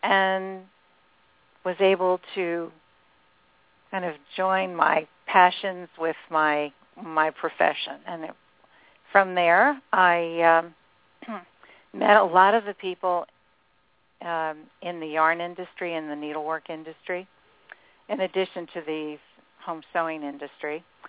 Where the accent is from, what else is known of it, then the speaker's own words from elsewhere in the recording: New Jersey, United States; I grew up in New Jersey and started out with a real love of handwork.